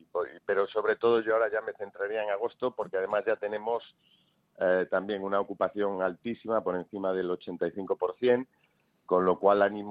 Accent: Galicia, Spain; uno porque soy gallego y ya sabes que nos cuesta mucho entrar

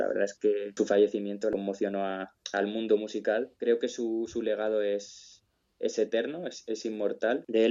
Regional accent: Madrid, Community of Madrid, Spain; Para mí, que soy madrileño, voy regularmente a escuchar conciertos al Auditorio Nacional. Desde muy pequeño siempre me ha gustado mucho

